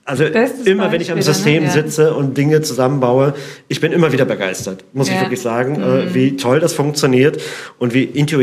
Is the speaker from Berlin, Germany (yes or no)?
yes; Berlin, Germany; Ich bin Berliner